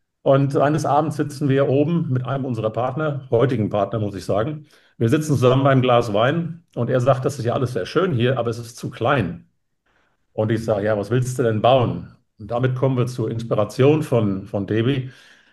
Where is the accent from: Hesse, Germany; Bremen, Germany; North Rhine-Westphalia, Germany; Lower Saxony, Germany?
Hesse, Germany; Frankfurt; Ich komme eigentlich aus der Frankfurter Gegend, also Frankfurt am Main.